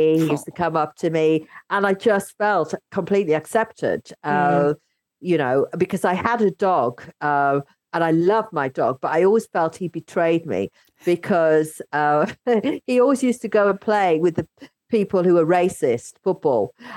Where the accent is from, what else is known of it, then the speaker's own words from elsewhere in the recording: Yorkshire and the Humber, United Kingdom; I grew up back in the day, I was adopted basically, and I was brought up in Yorkshire, and with white parents who are amazing. But the where I was living, this tiny village, I was the only kid of color